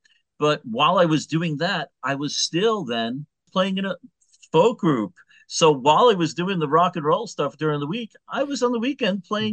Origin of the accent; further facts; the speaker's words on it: Queens, New York, United States; I grew up in New York City. Yeah, there's New York City, and then I'm one of the boroughs in New York City, so I come from Queens, New York.